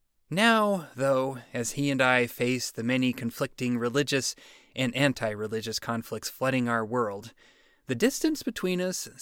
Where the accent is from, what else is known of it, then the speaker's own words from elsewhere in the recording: American Fork, Utah, United States; I remember feeling scared to walk too close to the one non-Mormon church in my hometown, American Fork, Utah.